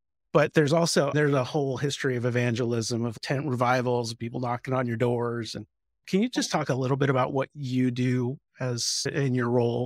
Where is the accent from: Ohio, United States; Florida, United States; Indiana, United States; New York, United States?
Indiana, United States; I grew up in the Church of the Nazarene back in Indiana